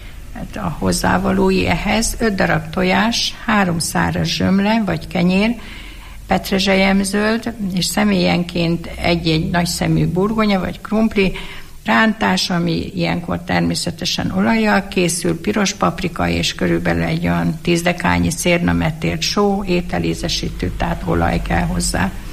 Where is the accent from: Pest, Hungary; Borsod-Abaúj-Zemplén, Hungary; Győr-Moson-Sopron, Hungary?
Borsod-Abaúj-Zemplén, Hungary; Szuhakálló; born there; Szuhakálóba, az én szülőfalumba, aszalt almából, körtéből készült a susinka leves.